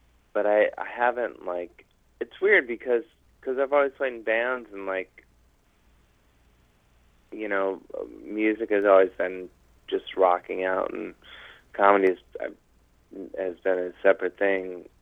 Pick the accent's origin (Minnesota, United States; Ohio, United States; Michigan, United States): Ohio, United States; Cleveland; doing an interview with a Cleveland radio station, Cleveland, where I'm from, my hometown.